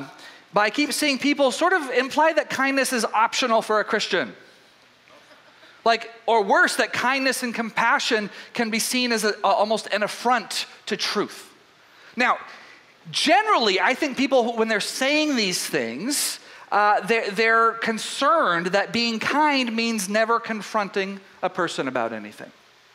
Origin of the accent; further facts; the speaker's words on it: Southern United States, United States; Now, you guys, I am from the South, so I know all about this.